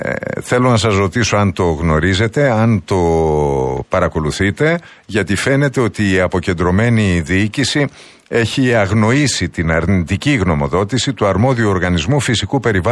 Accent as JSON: {"language": "Greek", "region": "Eastern Macedonia and Thrace", "country": "Greece", "said": "Αφορά την πατρίδα μου, τον Εύρο."}